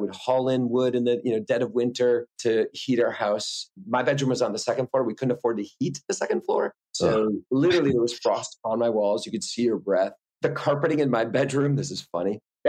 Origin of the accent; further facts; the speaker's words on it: Wisconsin, United States; I'm originally from Wisconsin.